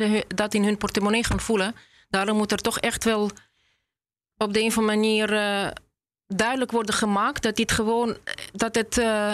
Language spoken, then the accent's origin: Dutch; Tallinn, Harju County, Estonia; born there; Dutch is a second language; Misschien verwacht men dan, als ik zeg ik ben in Estland geboren, dat ik een Est ben. Maar dat ben ik niet. Dat ben ik niet. Ik ben etnisch Tataars.